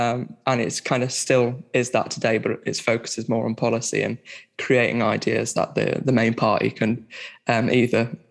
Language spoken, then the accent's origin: English; Barnsley, Yorkshire and the Humber, United Kingdom; now in Sheffield, United Kingdom; I'm from Barnsley. I'm living in Sheffield